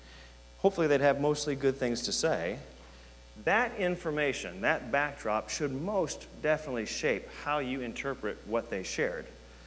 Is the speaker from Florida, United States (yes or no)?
no; South Bend, Indiana, United States; growing up in South Bend, Indiana, around a university campus that is the Catholic Disneyland, had a profound impact on me.